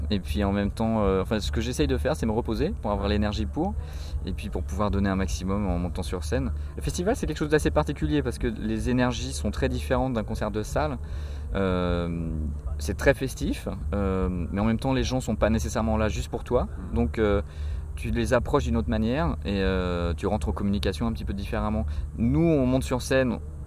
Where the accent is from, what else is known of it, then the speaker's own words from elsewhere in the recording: Paris, Île-de-France, France; moved away as an adult; now in Berlin, Germany; je me sens plus étranger depuis que je suis à Berlin, en fait. J'étais à San Francisco avant, enfin je suis parisien à la base, donc pour ceux qui ne connaissent pas, j'ai quitté Paris en 99